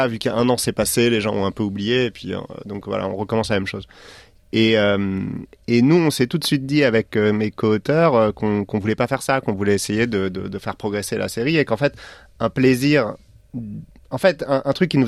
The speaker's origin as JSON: {"language": "French", "town": "Strasbourg", "region": "Grand Est", "country": "France", "tie": "born or raised there", "said": "J'ai grandi à Strasbourg, comme tu le sais, pas loin du Parlement européen que je voyais un peu tous les jours."}